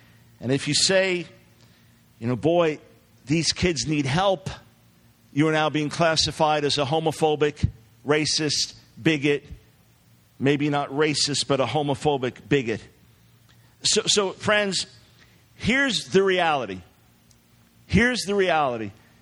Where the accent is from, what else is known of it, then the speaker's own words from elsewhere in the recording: New York, United States; And of course, the state of New York, my home state, has now passed this as law.